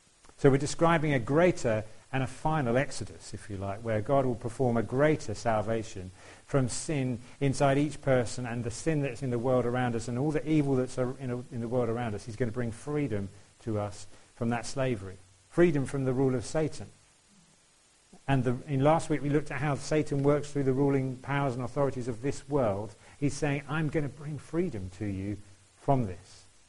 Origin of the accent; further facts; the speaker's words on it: United Kingdom; And there's something about us as British people, there's a British way to respond to things, isn't there?